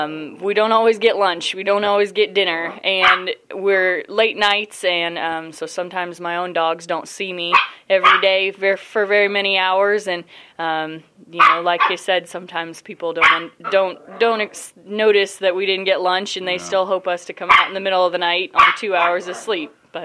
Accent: Van Meter, Iowa, United States; I am originally from the Van Meter area.

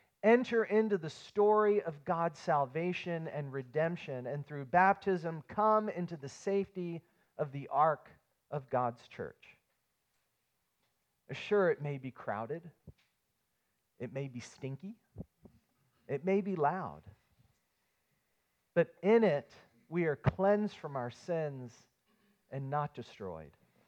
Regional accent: West Virginia, United States; Every summer, when I was a kid growing up in West Virginia, our church would rent a big van full of inner tubes

